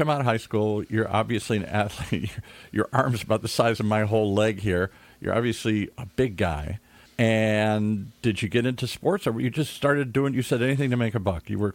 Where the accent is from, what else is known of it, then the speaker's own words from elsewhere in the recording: Midwest, United States; I grew up in the Midwest. It's a badge of honor if you can barbecue.